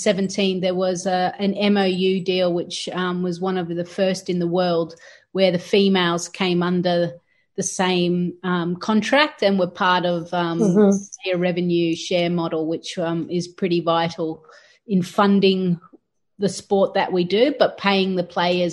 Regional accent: Pune, Maharashtra, India; born there; accent: Australian; I was born in Pune. I was actually adopted.

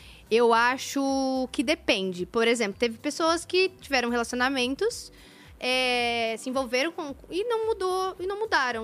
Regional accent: São Paulo, Brazil; Porque ela é do Rio e eu sou de São Paulo.

